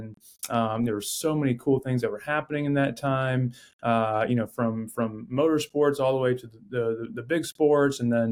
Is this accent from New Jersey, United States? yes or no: no; North Carolina, United States; now in Savannah, United States; I'm from North Carolina originally. So, just about 2 hours up the interstate there from Burlington, North Carolina. And then right after graduating, just a couple years afterwards in 2015, moved down here to Savannah, Georgia.